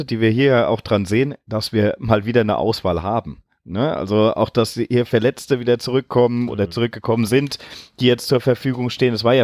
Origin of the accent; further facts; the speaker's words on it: Berlin, Germany; Als Berliner so?